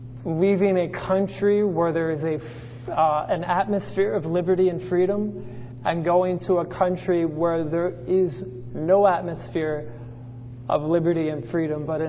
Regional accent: Maryland, United States; now in Shanghai, China; she was going to attend the college that is very near my hometown in Maryland.

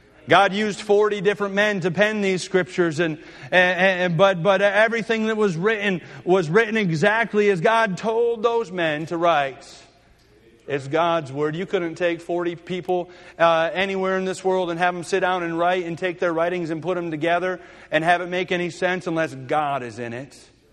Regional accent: United States; born there; I was born in America and that I was born in a Christian family.

